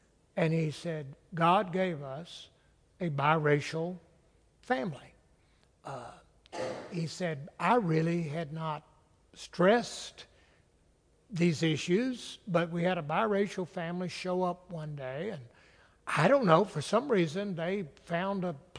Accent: South Carolina, United States; I'm from South Carolina, as I said, but I think one of the gifts of being a Southerner is that you've spent so much of your life hearing people lie about race.

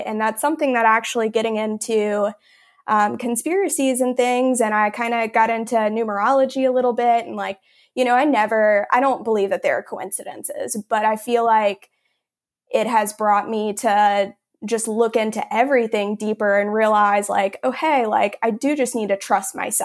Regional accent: Baton Rouge, Louisiana, United States; Okay, so I'm from Louisiana, Baton Rouge, actually, born and raised.

